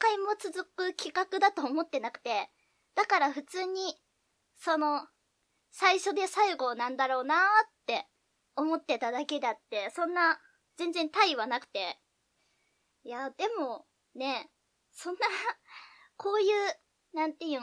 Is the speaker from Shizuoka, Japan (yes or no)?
yes; Shizuoka, Japan; あのね、私もともと静岡出身で、高校までずーっと静岡で生まれ育ってきたわけ。でね、静岡ってね、標準語なわけ、ほぼほぼ。